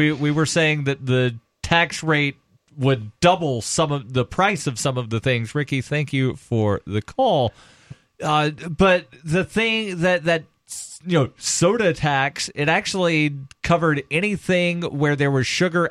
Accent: Alabama, United States; I grew up in Alabama. We call everything Coke.

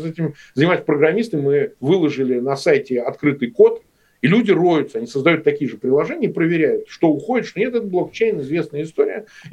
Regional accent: Samara, Samara Oblast, Russia; он у нас с давних лет в Самаре, откуда я родом

